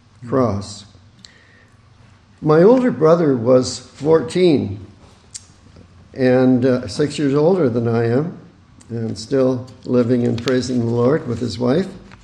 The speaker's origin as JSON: {"language": "English", "town": "Abbotsford", "region": "British Columbia", "country": "Canada", "tie": "born or raised there", "also_born_or_lived": "Lacombe, Alberta"}